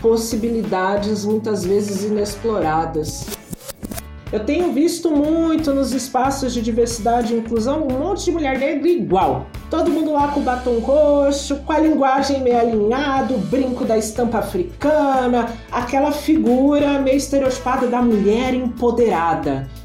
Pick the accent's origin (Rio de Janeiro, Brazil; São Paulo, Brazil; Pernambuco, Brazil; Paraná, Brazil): São Paulo, Brazil; Diadema; eu nasci, cresci e me desenvolvi na periferia. Eu sou da cidade de Diadema